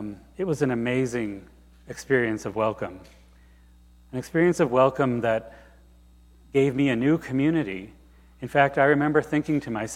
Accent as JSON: {"language": "English", "town": "Finneytown", "region": "Ohio", "country": "United States", "tie": "born or raised there", "said": "Amy left out the part that I grew up in Finneytown in northeastern Hamilton County, and all my family and friends mostly had, not friends, my family had moved away, and I never expected to come back here."}